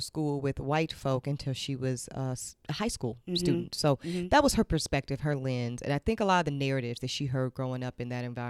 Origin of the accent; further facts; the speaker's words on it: Charlotte, North Carolina, United States; now in New York, United States; I love New York. I rep Harlem hard, but I'm really a daughter of the South. Yes. So I grew up in Charlotte.